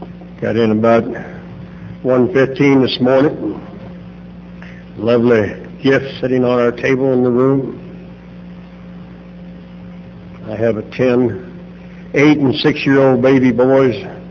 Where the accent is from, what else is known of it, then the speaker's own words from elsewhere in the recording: Bakersfield, California, United States; Born and raised in Bakersfield. I like to say that's a good reason to start drinking.